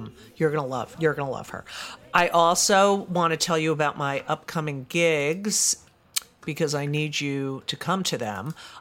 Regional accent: United States; I'm an American. I'm an American Jew.

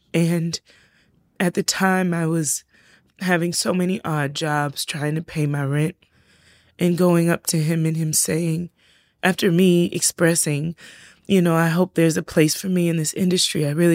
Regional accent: South Carolina, United States; also born or lived in Georgia; I mean, I live there now and I was born in Georgia and I grew up in South Carolina, so I get it.

